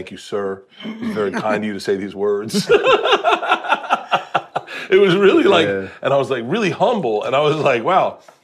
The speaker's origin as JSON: {"language": "English", "region": "Florida", "country": "United States", "tie": "born or raised there", "said": "I grew up in Florida and I went to school in Tallahassee."}